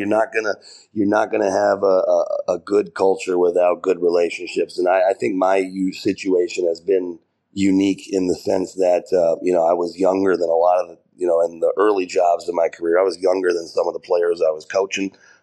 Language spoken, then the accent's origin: English; United States; as an American coach